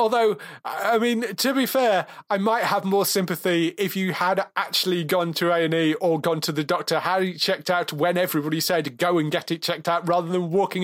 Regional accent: United Kingdom; I'm British, we don't do sympathy.

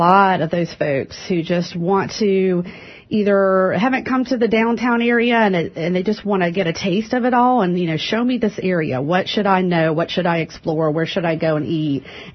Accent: Fayetteville, North Carolina, United States; I've lived in the Triangle since early 1990s, but I grew up in North Carolina. My father was military, so that's how we came to Fayetteville.

